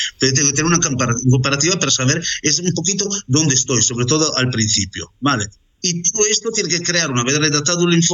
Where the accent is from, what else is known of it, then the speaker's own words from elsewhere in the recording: Italy; Spanish is a second language; now in Spain; aunque yo no sea español, después de 27 años me considero como tal, soy español, independientemente de que sea italiano